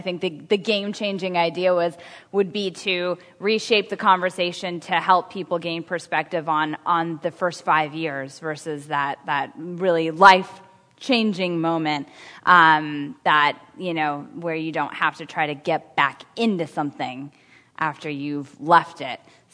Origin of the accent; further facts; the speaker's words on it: California, United States; I grew up in the Bay Area